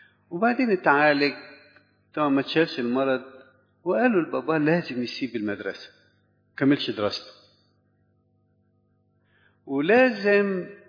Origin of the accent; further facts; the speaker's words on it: Egypt; احنا كمصريين